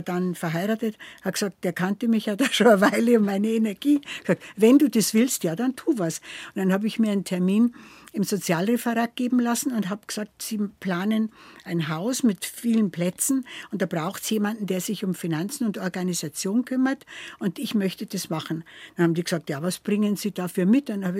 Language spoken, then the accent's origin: German; Fichtach, Bavaria, Germany; Ich bin 1941 geboren in Fichtach im Bayerischen Wald, also mitten im Bayerischen Wald, ein kleiner Ort, ja, und bin da aufgewachsen, habe da lange gelebt.